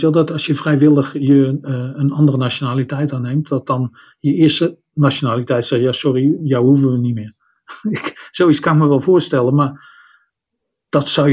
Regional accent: Netherlands; moved away as an adult; now in Australia; Ik ben toch Nederlander in zoals ik me voel.

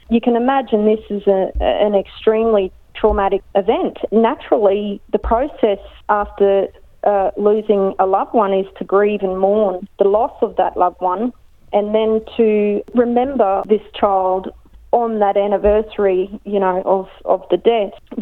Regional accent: Australia; have the barbecue on the beach and you play cricket and all these kind of things that sort of come with being Australian.

